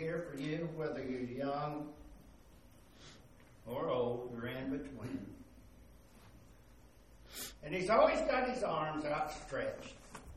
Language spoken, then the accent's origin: English; West Virginia, United States; Well, I'm from West Virginia, too. And you don't call people cowards.